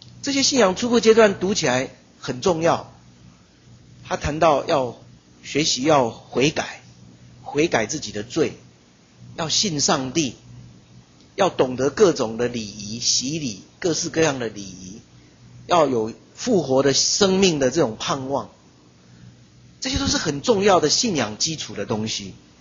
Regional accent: Taiwan; 我们是台湾人，是基督徒，是长老教会的信徒，我们是和平教会的兄弟姐妹

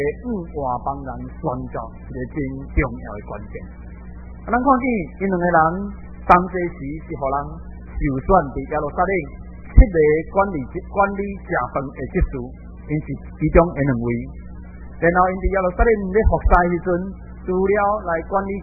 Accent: Taiwan; 因为我们都台湾人那时候开始都跟日本人的习惯

